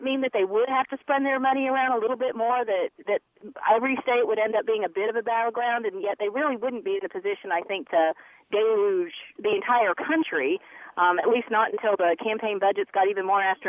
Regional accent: Maine, United States; I'm originally from Maine

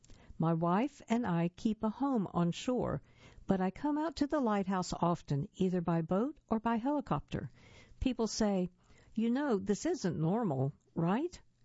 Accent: Oklahoma, United States; Growing up in Oklahoma, everything had been flat, so Mom built me a treehouse to stare at the stars.

